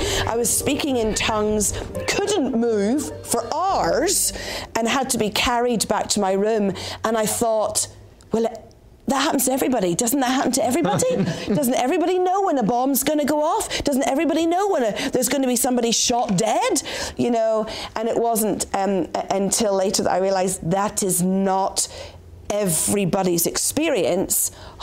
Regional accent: Northern Ireland, United Kingdom; And of course, I grew up in Northern Ireland. It was the time of the Troubles.

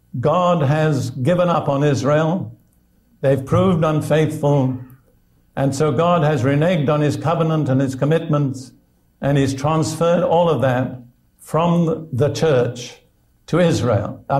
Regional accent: United Kingdom; now in United States; You see, I'm bilingual. I'm British and American. I speak both languages.

